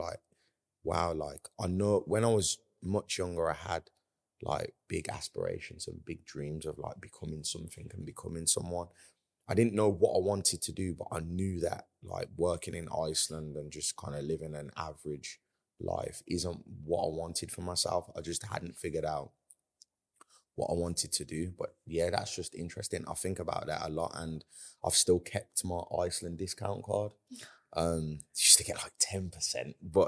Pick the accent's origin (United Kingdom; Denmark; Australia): United Kingdom; Birmingham, West Midlands; obviously he knew that I was from Birmingham